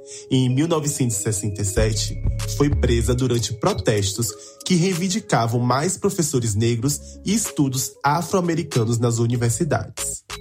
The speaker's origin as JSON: {"language": "Portuguese", "town": "Mundo Novo", "region": "Bahia", "country": "Brazil", "lives_now": "Salvador, Brazil", "said": "sou de Mundo Novo e moro em Salvador. Sou stylist, produtor, pesquisador e comunicador. Sou um jovem negro de cabelo cacheado curto e olhos castanhos."}